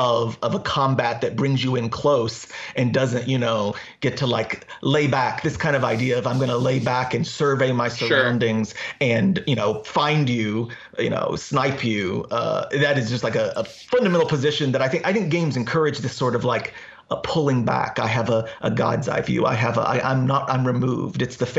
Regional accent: the South, United States; I'm from the South, but not really a part of gun culture in my family or anything.

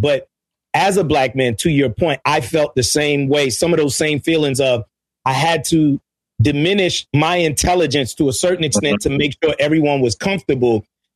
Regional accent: New York, United States; I think you remind me of a lot of the Puerto Rican, Dominican, Latinos that I grew up with in New York.

